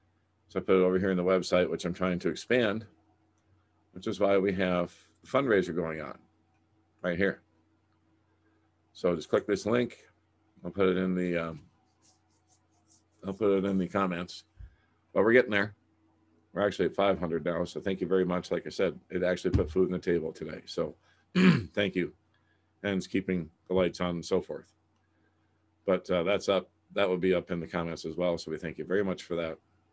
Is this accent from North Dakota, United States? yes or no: yes; Fargo, North Dakota, United States; I looked at my hometown of Fargo, North Dakota, and it's covered in smoke.